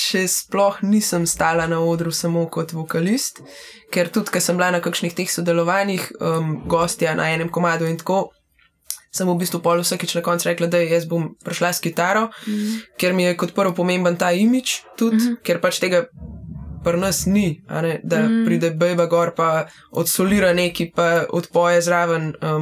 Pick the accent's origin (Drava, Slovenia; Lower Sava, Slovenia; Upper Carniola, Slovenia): Upper Carniola, Slovenia; Radovljica; In sploh tle na Gorenjskem, ne, to se pravi, sem iz Radovljice, tle scene ni.